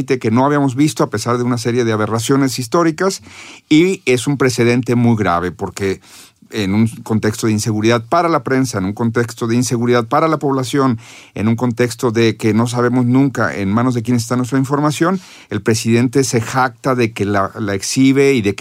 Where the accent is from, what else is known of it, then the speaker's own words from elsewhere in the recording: Guadalajara, Jalisco, Mexico; yo soy de Guadalajara, lo digo con toda la carga